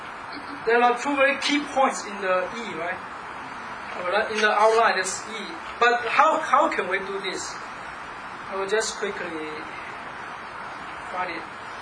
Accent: China; now in United States; For us, we come from China. That's a special day for me because 15 years ago, I came from China to the United States.

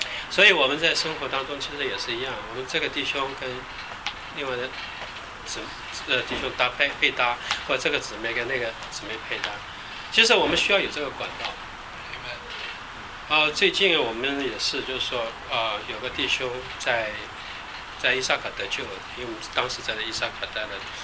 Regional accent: China; now in United States; 就是说我们中国人很多以前呢，很多人取名字叫什么福的

